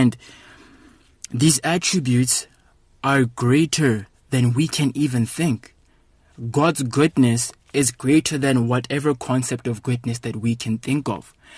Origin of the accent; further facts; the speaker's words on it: Free State, South Africa; I am a resident of Welkom. I'm from the Free State, and Welkom is about an hour and 20 minutes north of Bloemfontein.